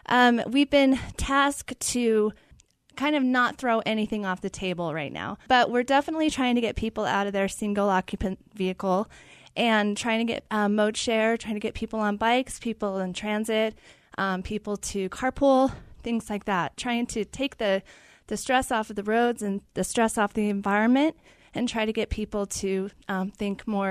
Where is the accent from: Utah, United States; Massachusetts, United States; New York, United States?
Utah, United States; I was raised in Utah. I received my engineering degree from the University of Utah. And then I left for a long time trying to find the perfect place to live. And it's funny, a year ago, I came back.